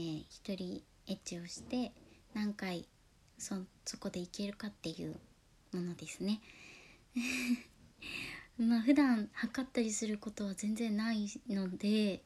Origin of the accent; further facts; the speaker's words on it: Shikoku, Japan; 出身は四国です。